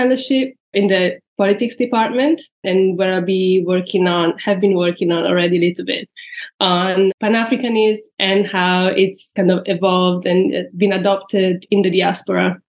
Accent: Italy; moved away as an adult; now in London, United Kingdom; I am of Eritrean heritage. I was born and raised in Italy and have been living in the UK for the past 16 years or so.

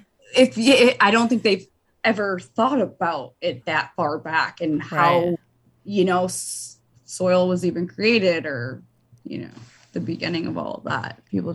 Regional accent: Detroit, Michigan, United States; Detroit. Been here a long time, all my life. Mm-hmm. I was raised in the outskirts, but my mother was born and raised in Detroit.

